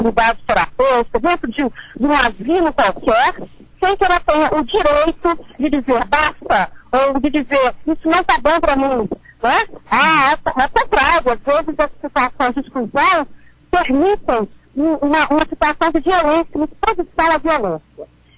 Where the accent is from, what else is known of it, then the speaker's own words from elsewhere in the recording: Brazil; E nessa vida, sendo brasileira, a gente acaba tendo que aprender a sobrevivência.